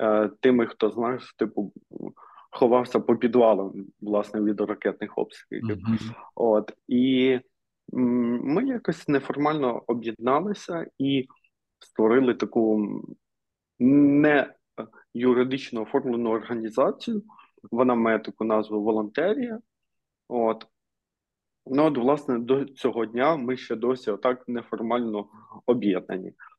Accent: Kyiv Oblast, Ukraine; Це невелике містечко на Київщині, власне, звідки я родом.

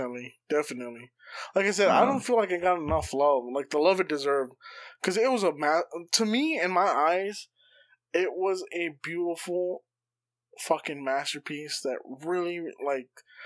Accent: California, United States; Because when I grew up in California, like, it was like that.

